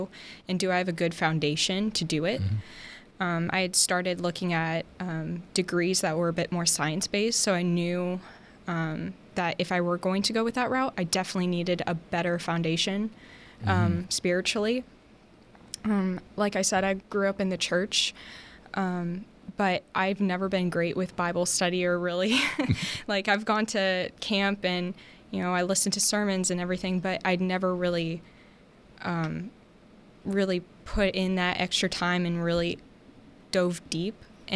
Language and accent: English; San Antonio, Texas, United States; I'm from San Antonio, Texas.